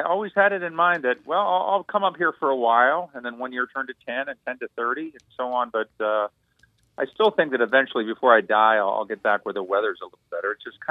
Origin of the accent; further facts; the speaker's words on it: Creedmoor, North Carolina, United States; moved away as an adult; also born or lived in New York; now in Chicago, United States; Yeah, well, I came from the North Carolina, a little place called Creedmoor in 1980 to go to school in New York. And then after that, I came here in 83 after dropping out of school